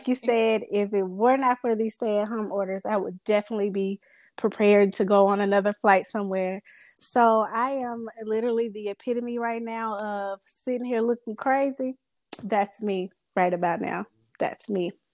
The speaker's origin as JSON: {"language": "English", "region": "California", "country": "United States", "tie": "born or raised there", "said": "that all probably comes from me growing up in California and having to travel so much to Mississippi over the summers."}